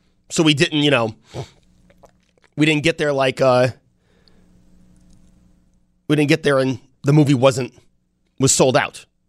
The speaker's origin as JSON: {"language": "English", "town": "Amherst", "region": "New York", "country": "United States", "tie": "born or raised there", "said": "Like I said, growing up in Amherst, the Transit Regal was the go-to theater."}